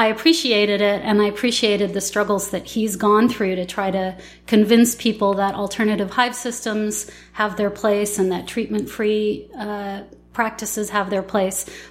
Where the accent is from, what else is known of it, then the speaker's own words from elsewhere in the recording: Berkeley, California, United States; also born or lived in San Francisco / Oakland; I was born at Stanford. I grew up in Berkeley. I spent my young adulthood in San Francisco and my mid-adulthood in Oakland.